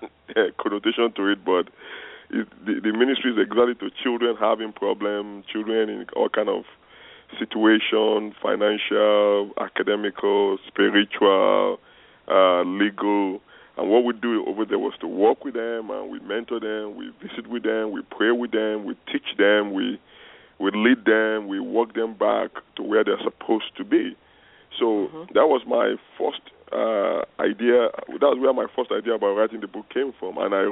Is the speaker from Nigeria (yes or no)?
yes; Nigeria; moved away as an adult; now in United States; Well, I'm originally from Nigeria. I've been in the United States now for about 17 years, going about 18 years now. But while I was in Nigeria, I was a pastor.